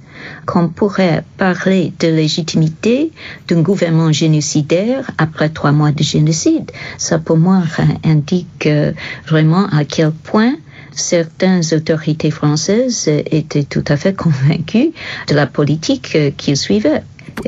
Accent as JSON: {"language": "French", "country": "United States", "said": "Tandis que chez nous, aux États-Unis, on n'a rien fait, absolument rien."}